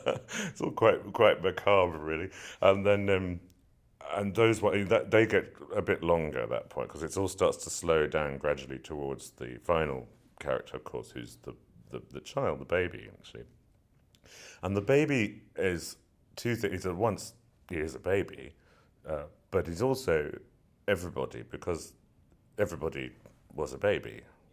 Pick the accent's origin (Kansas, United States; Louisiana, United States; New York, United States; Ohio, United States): New York, United States; accent: English; I'm from New York. It kept coming from New York and then straight to Tanglewood, and so I remember thinking, you know, as an English person, might, this is so huge, you know.